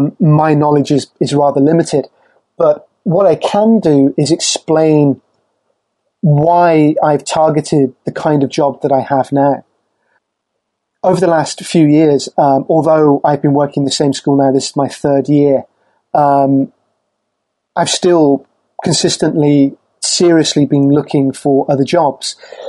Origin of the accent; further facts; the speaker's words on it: Ireland; During that second year in my home country, which is Ireland